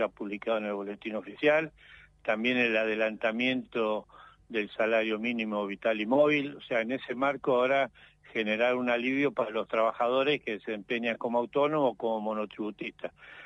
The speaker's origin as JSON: {"language": "Spanish", "town": "San Martín de los Andes", "region": "Neuquén", "country": "Argentina", "said": "obviamente soy de Neuquén, de la gente de Neuquén, de la gente de mi localidad, San Martín de los Andes"}